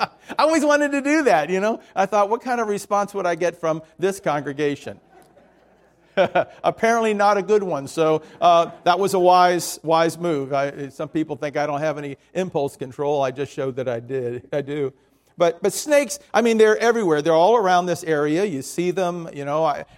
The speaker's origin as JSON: {"language": "English", "town": "Miami", "region": "Florida", "country": "United States", "tie": "born or raised there", "said": "Now, I grew up in Miami. I grew up on the edge of the Everglades. I have no fear of snakes."}